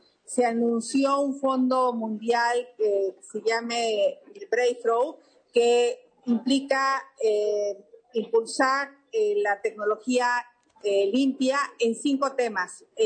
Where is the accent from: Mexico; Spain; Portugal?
Mexico; cuando yo digo que soy mexicana